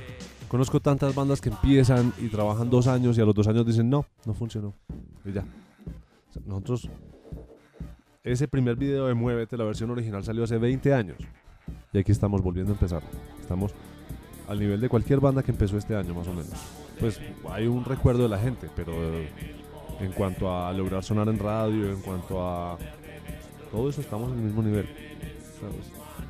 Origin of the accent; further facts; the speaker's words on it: Antioquia, Colombia; nosotros somos paisas. Esto es Colombia.